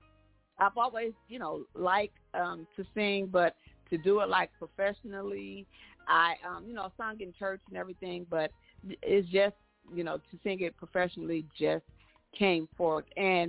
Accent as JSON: {"language": "English", "town": "Flint", "region": "Michigan", "country": "United States", "tie": "born or raised there", "said": "Born and raised in Flint."}